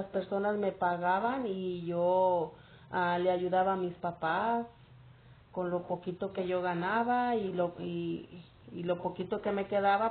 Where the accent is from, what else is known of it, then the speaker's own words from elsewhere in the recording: Mexico; Yo nací en México y cuando fui chica, pues lógico, fui a la escuela, jugué en la naturaleza